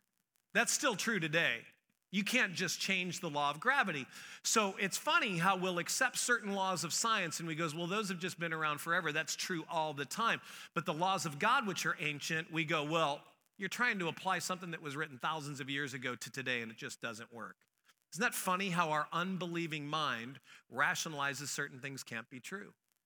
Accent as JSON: {"language": "English", "region": "Missouri", "country": "United States", "said": "I've told you I'm from Missouri"}